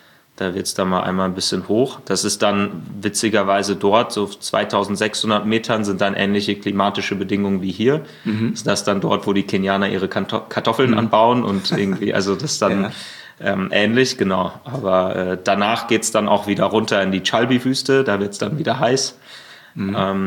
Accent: Berlin, Germany

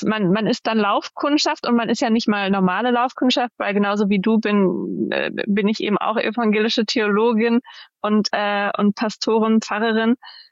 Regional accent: Schleswig-Holstein, Germany; Ich bin in meiner Heimatgemeinde in Schleswig-Holstein in der Nähe von Lübeck in den Osternacht-Gottesdienst gegangen.

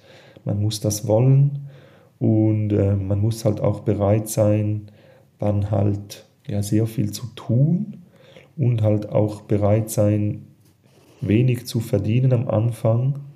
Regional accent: Switzerland; ich komme aus der Schweiz. In der Schweiz habe ich schon ein ganz anderes Standing wie in Deutschland. Und bei mir ist halt so, ich muss wie zwei Sprachen bedienen, Schweizerdeutsch und Deutsch.

